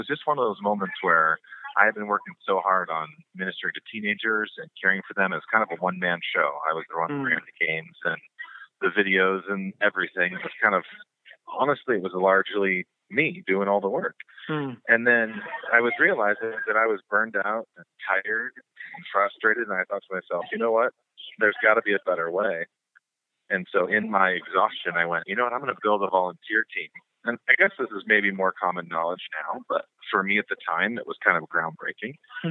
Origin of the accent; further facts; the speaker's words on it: Wisconsin, United States; I was born right outside of Green Bay. Okay. And then lived upstate in near Tech, Wisconsin for a few years growing up.